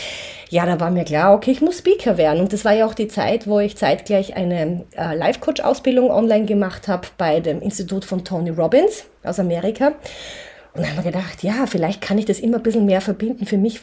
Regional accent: Styria, Austria; der zweite war ja dann in der Steiermark, in meiner Heimat.

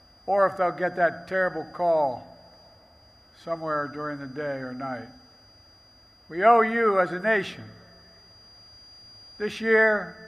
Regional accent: Scranton, Pennsylvania, United States; also born or lived in Claymont, Delaware; You're just like all the women and men in law enforcement I grew up with in Scranton and Claymont, Delaware.

